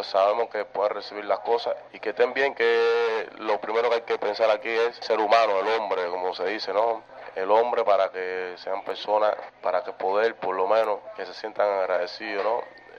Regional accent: Santiago de Cuba, Cuba; Como usted dijo antes, yo soy santiaguero, ¿no?

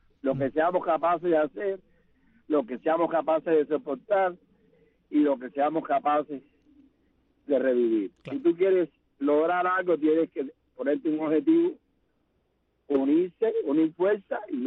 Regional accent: Cuba; Dios bendiga al colectivo de Radio Martí, a todo mi pueblo cubano.

